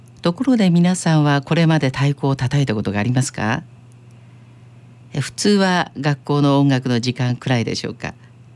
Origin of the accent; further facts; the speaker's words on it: Nihonmatsu, Fukushima, Japan; 私の故郷の福島県二本松市にも日本三大提灯祭りがありまして